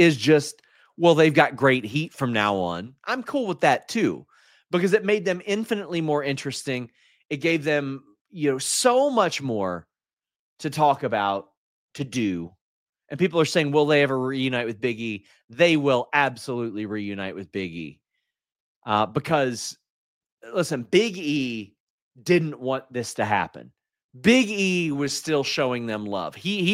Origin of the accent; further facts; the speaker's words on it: Kentucky, United States; I wrestled at GCW in Louisville, not exactly my hometown, but my home state.